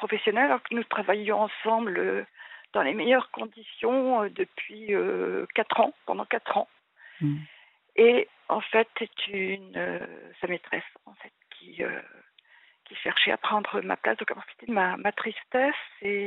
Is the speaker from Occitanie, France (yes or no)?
no; Normandy, France; moved away; also born or lived in Paris; Et j'étais très heureuse à Paris, et pour être auprès de ma mère, qui était en Normandie, où j'ai grandi, à la campagne.